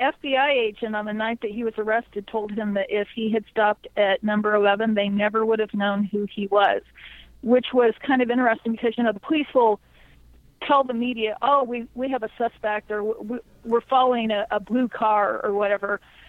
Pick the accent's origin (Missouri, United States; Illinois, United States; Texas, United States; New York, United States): Missouri, United States; in some parts of the country, and I'm from Missouri, there's a puritanical streak